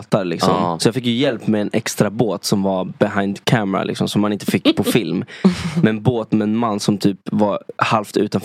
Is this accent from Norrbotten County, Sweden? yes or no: no; Gothenburg, Västra Götaland County, Sweden; då var jag redan hemma i Göteborg och skulle liksom softa med min familj. Och då så fick jag ju samtalet när jag var på stranden hemma i liksom västkusten.